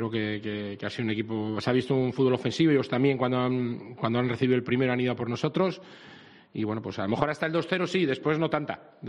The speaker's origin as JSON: {"language": "Spanish", "town": "Altea", "region": "Valencian Community", "country": "Spain", "said": "después de mi tierra, de donde vivo, de Altea"}